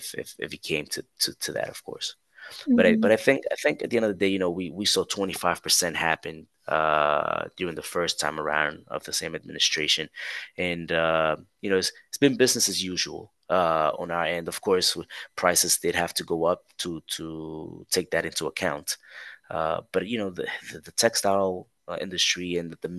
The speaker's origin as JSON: {"language": "English", "region": "New York", "country": "United States", "said": "I'm from New York, and my sister is actually a CPA"}